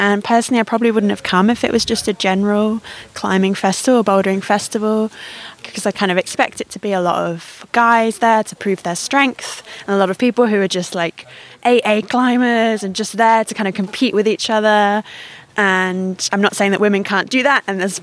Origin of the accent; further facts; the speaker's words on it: Bristol, South West England, United Kingdom; I'm from Bristol.